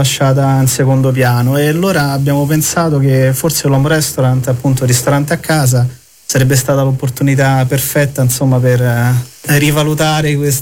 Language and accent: Italian; Rome, Lazio, Italy; born there; also born or lived in Brazil; Sono nato a Roma. Però, insomma, mia madre è brasiliana. E quindi ho vissuto tra Italia e Brasile, insomma, parecchi anni.